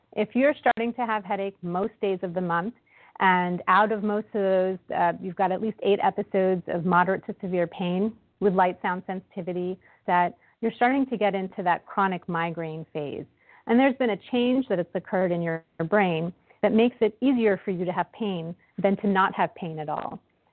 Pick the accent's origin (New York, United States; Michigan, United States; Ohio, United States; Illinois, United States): New York, United States; New York City; now in Washington, United States; So I'm native New Yorker, actually been in the D.C. region for almost a decade now.